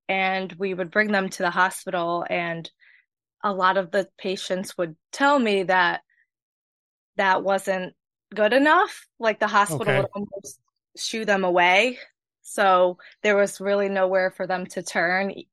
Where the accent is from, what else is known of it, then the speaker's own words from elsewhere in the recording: Connecticut, United States; I am from Connecticut, so I didn't have to relocate.